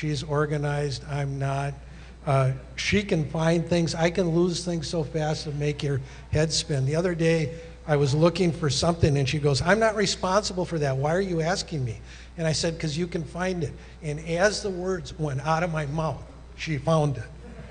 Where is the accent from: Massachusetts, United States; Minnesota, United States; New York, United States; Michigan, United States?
Minnesota, United States; Now, I was born and raised in Minnesota, and we used to judge a bad winter was 2 weeks of 15 below